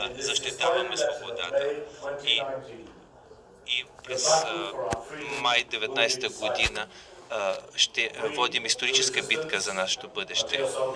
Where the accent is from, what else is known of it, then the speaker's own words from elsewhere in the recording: Slovakia; Bulgarian is a second language; Аз съм от Словакия, но не говоря добре български, за съжаление, но мога да разбирам български, когато се говоря.